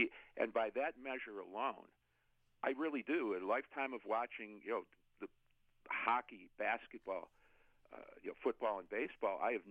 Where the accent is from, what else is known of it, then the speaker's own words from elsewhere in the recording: Chicago, Illinois, United States; the fact is that I was born and raised in Chicago, and I spent a good part of my boyhood sneaking into Wrigley Field with my friends from the west side of Chicago.